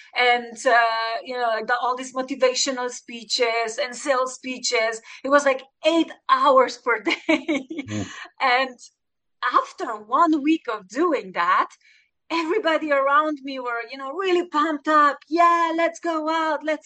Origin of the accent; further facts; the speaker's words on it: Slovenia; now in England, United Kingdom; in Slovenia. I'm from